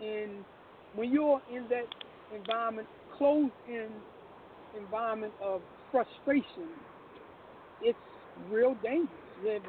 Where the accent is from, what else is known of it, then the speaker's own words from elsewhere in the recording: Baltimore, Maryland, United States; I am a Baltimorean through and through, born and raised in Baltimore.